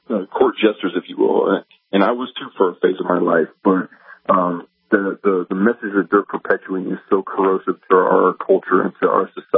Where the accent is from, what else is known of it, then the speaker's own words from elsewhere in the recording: Florida, United States; now in Georgia; Yes, sir. I'm from Florida. I live in Georgia at the time, but I grew up in Florida.